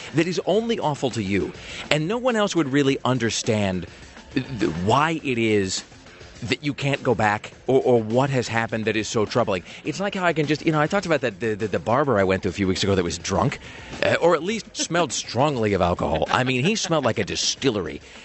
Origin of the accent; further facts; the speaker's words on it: United States; Yesterday, I got the air conditioner cranked up because I'm an American